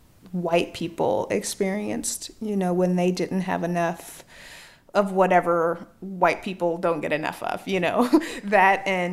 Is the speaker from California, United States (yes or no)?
yes; Oakland, California, United States; I grew up in Sobrany Park in East Oakland. Definitely a poor working class neighborhood.